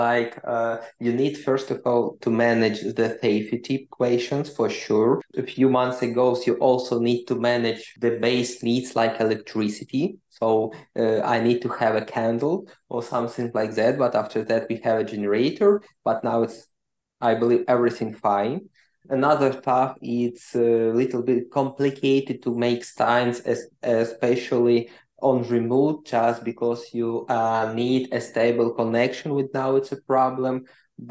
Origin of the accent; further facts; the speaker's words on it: Ukraine; English is a second language; from Ukraine. I am a researcher